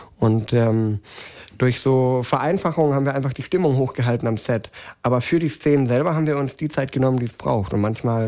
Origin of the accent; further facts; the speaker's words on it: Tübingen, Baden-Württemberg, Germany; now in Berlin, Germany; Ich komme ursprünglich aus Tübingen. Ich bin ein Schwabe in Berlin.